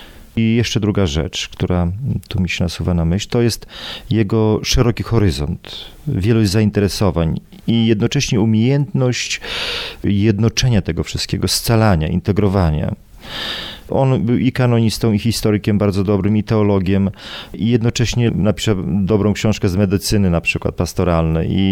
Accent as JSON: {"language": "Polish", "town": "Korycin", "region": "Podlaskie Voivodeship", "country": "Poland", "tie": "born or raised there", "said": "pochodzę z Podlasia, właśnie mogę powiedzieć moje umiłowane Podlasie, tutaj między Białymstokiem a Augustowem, bardzo piękne tereny. Tam się urodziłem, w parafii Korycin. Tam się wychowałem"}